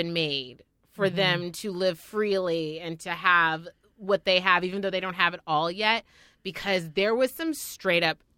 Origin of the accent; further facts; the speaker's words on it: San Francisco, California, United States; knowing what I know growing up in San Francisco with how the community was super important